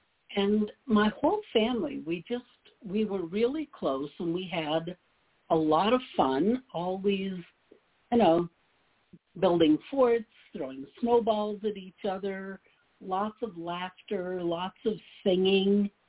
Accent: Quebec, Canada; first language French; English is a second language; I was born in Quebec, Canada, in the Northwest Center, so my first language was French. And large family, large extended family

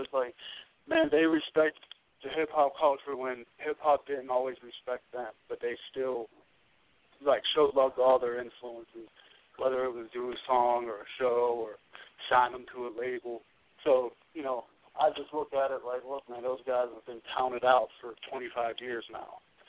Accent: Pittsburgh, Pennsylvania, United States; It was always a name that I heard growing up in Pittsburgh.

